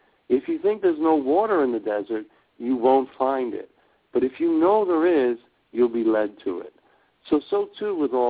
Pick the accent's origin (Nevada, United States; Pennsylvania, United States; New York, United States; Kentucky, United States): New York, United States; moved away as an adult; Well, I was raised as a New Yorker and damaged by the Hoax, and whatever. And and I lived my first, 23 years there.